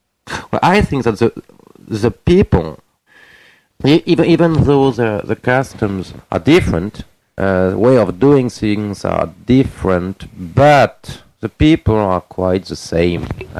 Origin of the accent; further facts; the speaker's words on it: France; Japanese people think that we French people are very proud of being